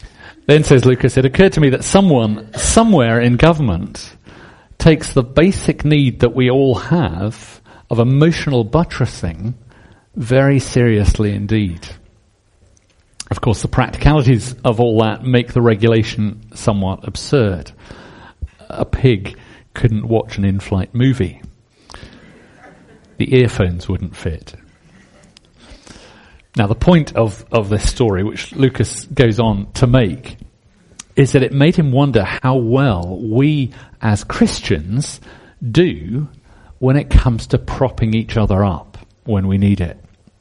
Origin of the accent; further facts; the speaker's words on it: South East England, United Kingdom; The church that I grew up in down in Surrey is called the Church of the Good Shepherd.